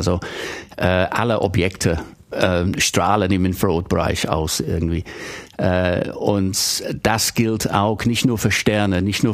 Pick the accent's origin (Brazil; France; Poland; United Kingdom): United Kingdom; Birmingham, West Midlands; German is a second language; moved away as an adult; also born or lived in Leeds; Ich bin Engländer, ja. Ursprünglich aus Birmingham in Mittelengland, und habe dann an der Universität Leeds studiert